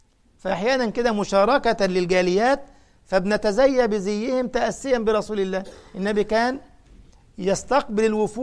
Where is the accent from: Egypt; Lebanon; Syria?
Egypt; أنا مثلا من مصر، ولم يعتاد قومي على لبس الغطرة والعقال